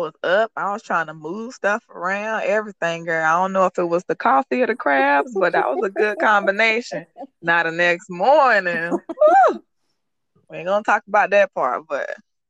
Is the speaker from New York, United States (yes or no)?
no; Florida, United States; I am from Florida, but I was kind of on the sidelines looking at his face